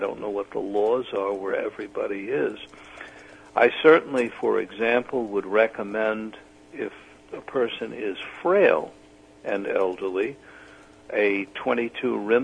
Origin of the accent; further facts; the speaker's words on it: New York, United States; When I was a boy growing up in New York, people could sleep in the park overnight.